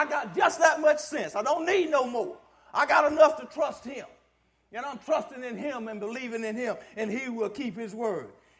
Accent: Baker, United States; I grew up in Baker, and we didn't have asphalt or gravel roads. In front of our house were a clay road.

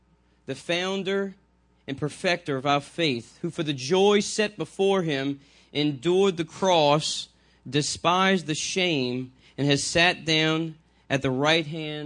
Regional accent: New Orleans, Louisiana, United States; now in Picayune, Mississippi, United States; But I grew up in New Orleans. I'm from New Orleans, so the New Orleans area, actually Shelmet. I'm a Shelmatian.

